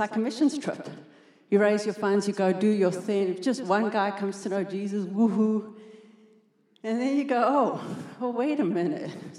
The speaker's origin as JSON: {"language": "English", "country": "South Africa", "said": "I am South African. If you're not tracking my accent, I want to say that I can put it on very much stronger. This is how we talk at home."}